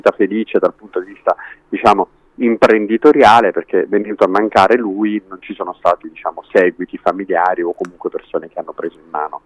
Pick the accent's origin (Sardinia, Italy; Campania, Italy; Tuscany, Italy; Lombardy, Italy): Campania, Italy; Naples; Io sono napoletano, quindi voglio dire, una madre molto dedita alla famiglia